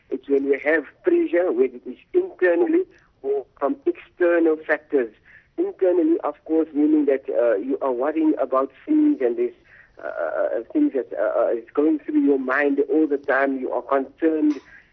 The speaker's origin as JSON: {"language": "English", "town": "Cape Town", "region": "Western Cape", "country": "South Africa", "said": "Actually, I am from Cape Town, South Africa."}